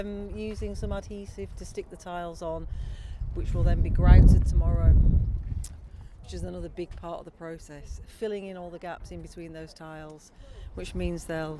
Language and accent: English; Brighton, South East England, United Kingdom; I'm from Brighton